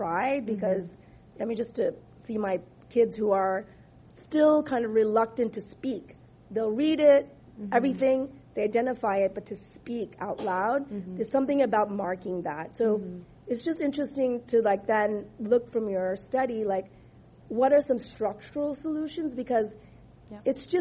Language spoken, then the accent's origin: English; United States; born there; I was born in the United States with children who are multiracial